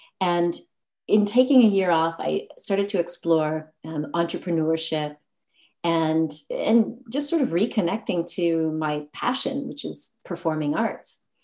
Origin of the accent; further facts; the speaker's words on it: United States; now in France; Well, I am American, but I'm living in the south of France, just by way of context. And growing up in America, I had sort of the typical programming